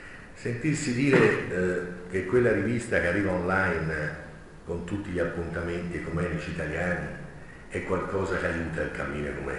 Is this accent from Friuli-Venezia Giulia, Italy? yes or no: no; Florence, Tuscany, Italy; Io vengo da Firenze, quindi da un'altra chiesa locale.